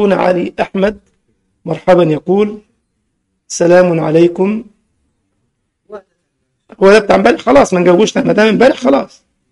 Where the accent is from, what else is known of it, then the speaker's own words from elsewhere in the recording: Egypt; انا لست سعوديا ولا بحرانيا، صح، ولست كويتيا ولا قطريا، انا مصري